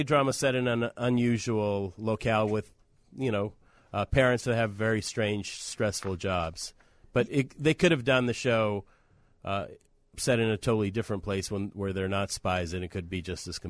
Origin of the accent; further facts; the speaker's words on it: Russia; English is a second language; I'm from the Evil Empire.